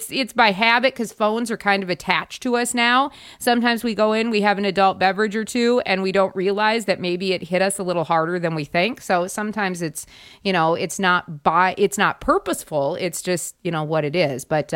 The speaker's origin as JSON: {"language": "English", "region": "South Dakota", "country": "United States", "tie": "born or raised there", "said": "Just growing up in South Dakota, knowing what the road systems are like, everything is straight too."}